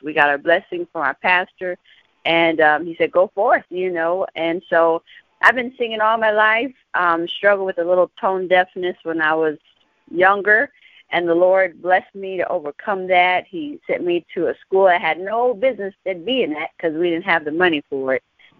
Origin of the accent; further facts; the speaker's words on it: San Antonio, Texas, United States; I'm from San Antonio, Texas